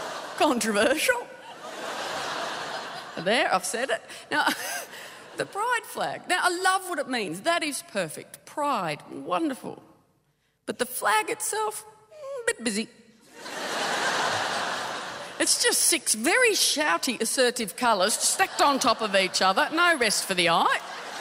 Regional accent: Tasmania, Australia; From the years 1989 to 1997, right, this is 10 years, effectively my adolescence. Tasmania was at the centre of a very toxic national debate about homosexuality and whether or not it should be legalised. And I'm from the northwest coast of Tasmania

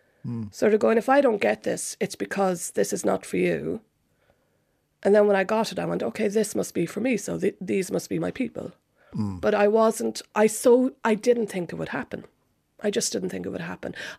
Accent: Cork, Munster, Ireland; I'm from Cork.

